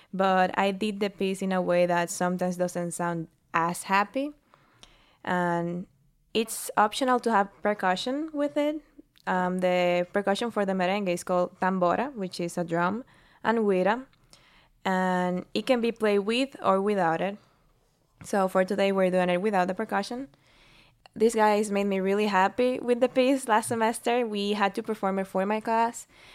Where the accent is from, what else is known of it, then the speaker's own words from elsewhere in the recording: Dominican Republic; And I basically wanted to do something from my country. I'm from the Dominican Republic.